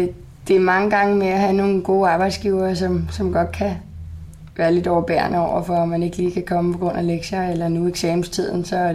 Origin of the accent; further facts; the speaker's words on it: Vandensbæk, Capital Region of Denmark, Denmark; also born or lived in Herlev; Jeg er født i Herlev. Men opvokset i Vandensbæk, fra jeg var 8 år eller sådan noget, flyttede vi til Vandensbæk.